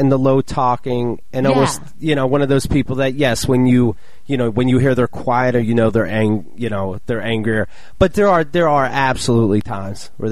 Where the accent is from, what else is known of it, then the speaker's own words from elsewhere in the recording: Somerset, Pennsylvania, United States; Somerset, Pennsylvania, my hometown